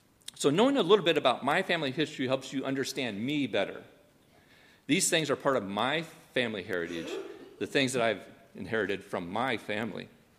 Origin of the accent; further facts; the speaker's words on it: Burlington, Iowa, United States; born there; I was born in Iowa in a town called Burlington, Iowa. Not Burlington, Wisconsin. Burlington, Iowa. It's down here on the river.